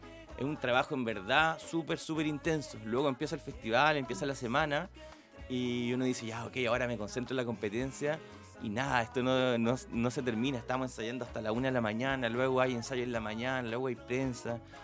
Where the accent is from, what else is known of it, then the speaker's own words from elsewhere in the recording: Llanquihue, Los Lagos, Chile; la mitad de la banda somos del sur, crecimos en Llanquihue, junto con los hermanos Niño, que es Rodrigo y Diego Niño, crecimos allá en Llanquihue y nos encontramos con el resto de la banda ya mucho más grande en Santiago